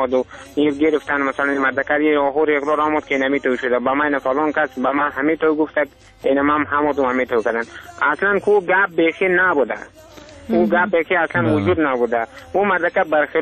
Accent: Badghis, Afghanistan; او دیگه ای که از زادگاه ما همه بادغیس هست دیگه

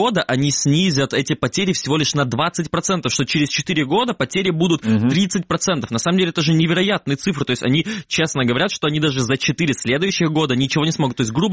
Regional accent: Kerch, Crimea, Ukraine; вот мой родной город Керчь прекрасный тому пример.

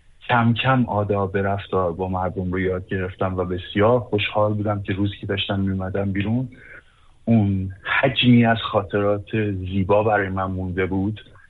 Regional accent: Iran; من متاسفانه نه تنها ایرانی یک نیستم بلکه ایرانی هستم.

